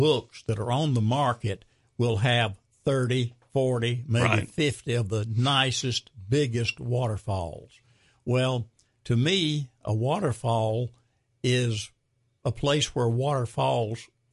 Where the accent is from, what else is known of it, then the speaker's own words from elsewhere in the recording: Anderson, United States; born there; I was born in Anderson.